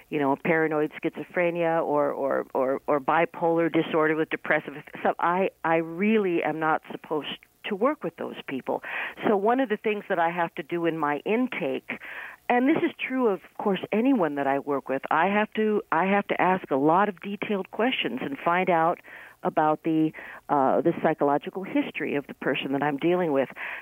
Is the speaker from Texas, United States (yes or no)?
no; New York City, New York, United States; I'm from New York City.